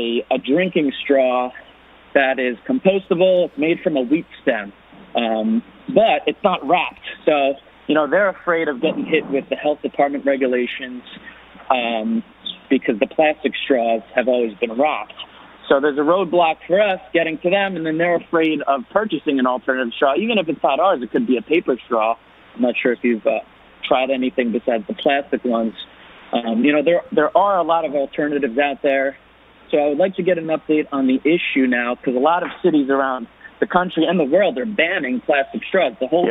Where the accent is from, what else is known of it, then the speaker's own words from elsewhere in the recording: New Jersey, United States; now in Brooklyn, United States; I'm originally from the Jersey Shore. I've been a Brooklyn resident for the past 8 years now.